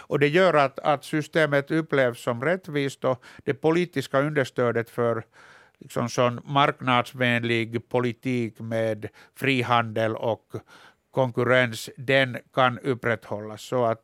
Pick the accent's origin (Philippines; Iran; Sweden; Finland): Finland; när man pratar som finländare